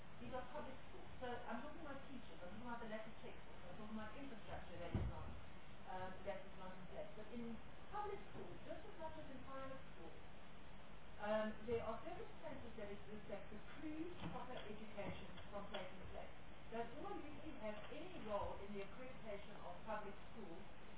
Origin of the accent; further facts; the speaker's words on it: Eastern Cape, South Africa; I come from the Eastern Cape, where, and last week, my colleague and I visited a school in predominantly the constituency that I serve.